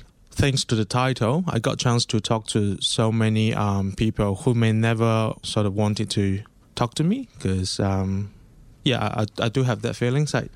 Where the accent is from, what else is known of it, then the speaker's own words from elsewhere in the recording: China; English is a second language; So I'm originally from China. I born in China and raised in China.